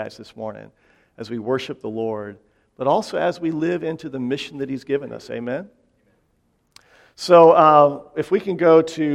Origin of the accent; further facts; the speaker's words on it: Frankfort, Kentucky, United States; moved away as an adult; now in Bay Area, United States; We came from Frankfort, Kentucky, in Buck Run Baptist Church. We're part of what's called the Send Network and the No Place Left Network, and we've been here for about 4.5 years.